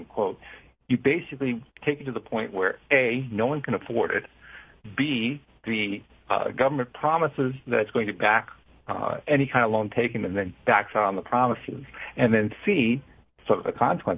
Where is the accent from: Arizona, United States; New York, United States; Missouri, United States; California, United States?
New York, United States; Schenectady; I remember I grew up in Schenectady, New York. There's a small college there called Union College